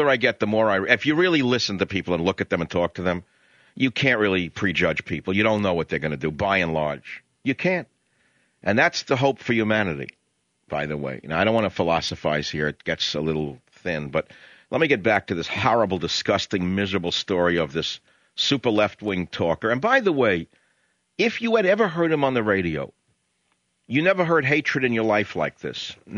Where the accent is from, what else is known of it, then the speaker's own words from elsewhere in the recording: New York, United States; now in San Francisco, United States; See, I came from New York where it was not Calabresi primarily.